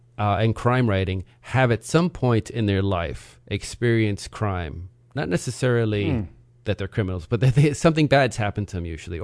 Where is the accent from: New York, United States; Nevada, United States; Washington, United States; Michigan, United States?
New York, United States; Brooklyn; I'm a New Yorican, what they call a New Yorican, because New York, Puerto Rican, because I was born and raised in Brooklyn. But yeah, my family's from down in the Caribbean.